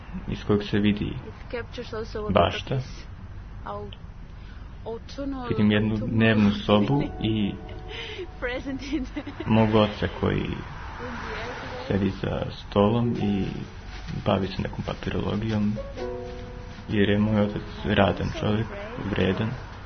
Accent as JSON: {"language": "Serbian", "region": "Vienna", "country": "Austria", "tie": "born there", "said": "Ja sam došao iz Beča. Ja sam rođen u Beču."}